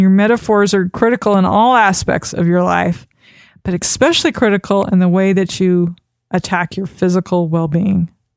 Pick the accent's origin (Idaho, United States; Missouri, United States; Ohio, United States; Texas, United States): Idaho, United States; Because I was born and raised in Idaho.